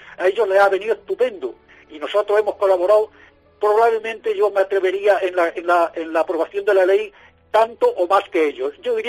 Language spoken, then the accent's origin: Spanish; Andalusia, Spain; me siento orgulloso como andaluz que soy.